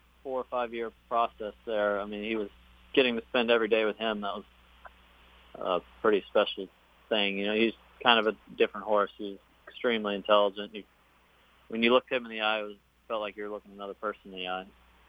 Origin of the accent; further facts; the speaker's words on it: Kentucky, United States; I mean, I'm from Kentucky, but I think everybody that does this dreams of winning the Kentucky Derby